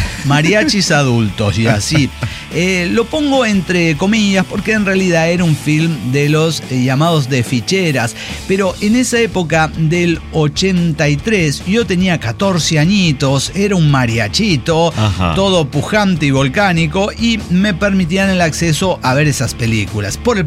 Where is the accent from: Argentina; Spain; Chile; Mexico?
Mexico; Guanajuato; de Guanajuato, capital, la villa romántica, ciudad de las momias.